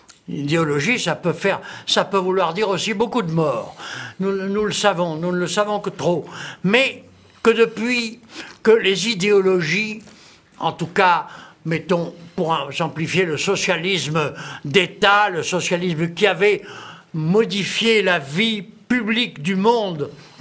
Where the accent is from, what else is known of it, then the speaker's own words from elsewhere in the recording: Bordeaux, Nouvelle-Aquitaine, France; qui commence vraiment à l'heure, ça se passe dans ma ville natale